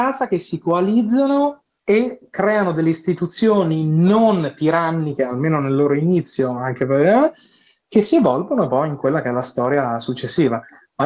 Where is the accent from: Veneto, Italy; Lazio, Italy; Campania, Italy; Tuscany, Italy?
Lazio, Italy; chi conosce un po' il Lazio, io sono del Lazio